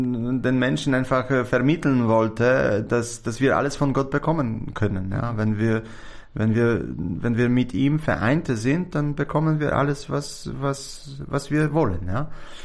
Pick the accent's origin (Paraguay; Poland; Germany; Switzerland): Poland; Oświęcim, Lesser Poland; German is a second language; moved away as an adult; also born or lived in Kraków; now in Austria; Ich bin geboren in Oświęcim.